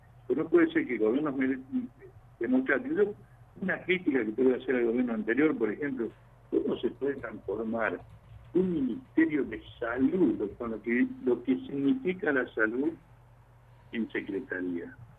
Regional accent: Argentina; lo que debemos seguir como argentinos

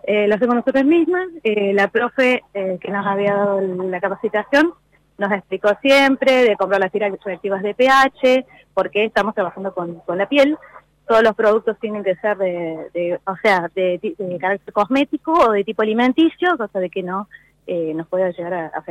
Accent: Altos de Chipión, Córdoba, Argentina; yo soy de Altos de Chipión.

